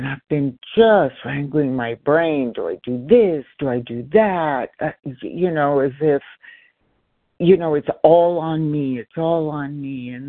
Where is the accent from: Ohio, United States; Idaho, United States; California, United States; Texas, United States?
California, United States; from California.